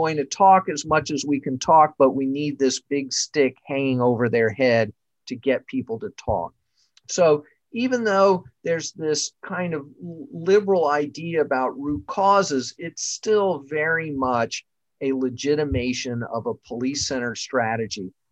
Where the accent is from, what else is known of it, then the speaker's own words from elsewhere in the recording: Houston, Texas, United States; very much a city kid growing up in Houston, right in the central city.